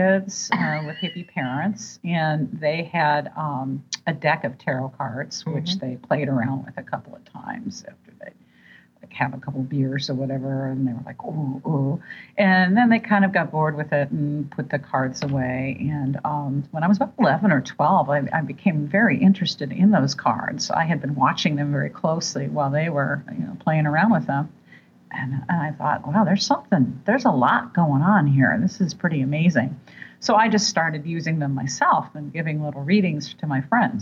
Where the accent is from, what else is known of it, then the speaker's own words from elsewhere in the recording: Midwest, United States; I grew up in the Midwest. So there were a lot of people in the Midwest that are really animated talkers.